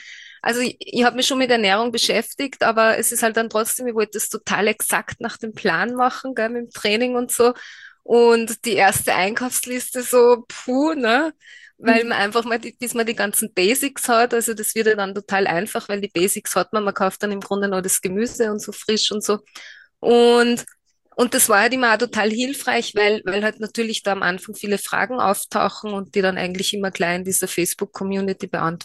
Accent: Upper Austria, Austria; ich komme aus Oberösterreich. Ich bin im September werde ich 49

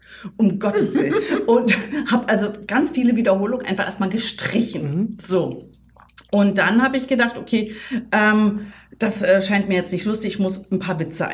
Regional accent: East Germany, Germany; Man muss ja auch sagen, ich komme aus dem Osten. Ja, ich habe diese Bildungsbürger-Intellektualität. Also ich komme ja aus einem Künstlerhaushalt.

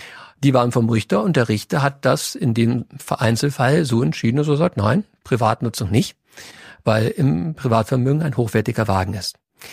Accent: Lower Saxony, Germany; Ich komme ja aus Niedersachsen

